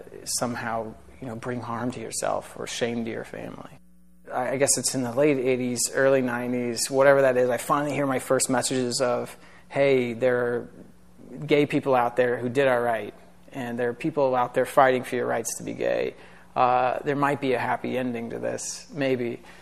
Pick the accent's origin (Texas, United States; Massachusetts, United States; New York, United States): Texas, United States; San Antonio; I grew up in San Antonio, Texas.